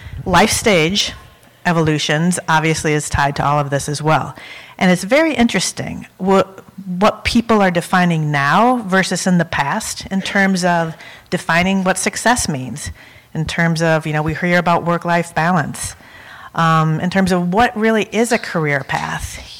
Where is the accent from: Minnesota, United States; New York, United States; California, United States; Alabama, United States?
Minnesota, United States; I'm from Minnesota.